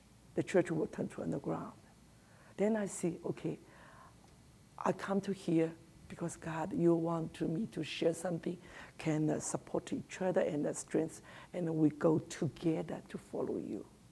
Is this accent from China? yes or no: yes; Shanghai, China; born there; English is a second language; I was born in Shanghai. Shanghai has become like an international city.